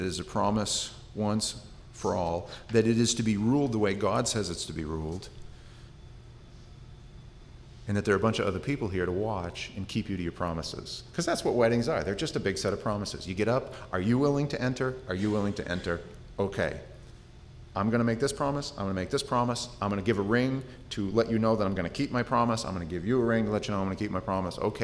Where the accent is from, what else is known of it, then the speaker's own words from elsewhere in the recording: Maine, United States; Although we're from Maine, and the weddings tend to be a lot more casual, by and large.